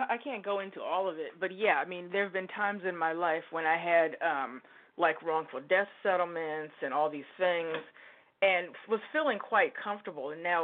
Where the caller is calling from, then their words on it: Oregon, United States; And I'm calling you from Oregon.